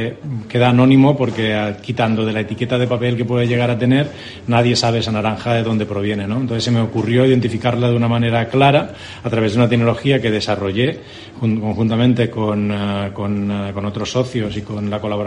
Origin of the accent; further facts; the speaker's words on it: Alginet, Valencian Community, Spain; born there; now in Carlet, Spain; ahora vivo en la comarca de la Ribera Alta, concretamente yo soy nacido en Alginet y evidentemente pues también resido en Carlet